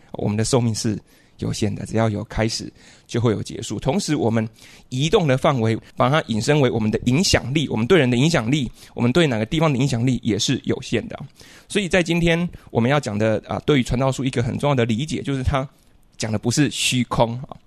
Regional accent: Chiayi, Taiwan; 我念国中的时候，我是嘉义长大的。

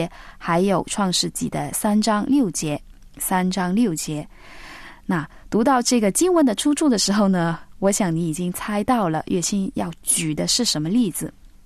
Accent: China

